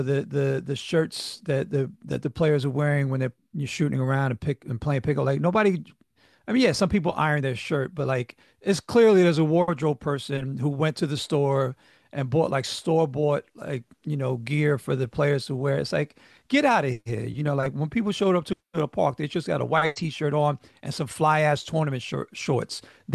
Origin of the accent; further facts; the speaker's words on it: New York, United States; people knew I was from New York immediately by the tournament t-shirt that I had on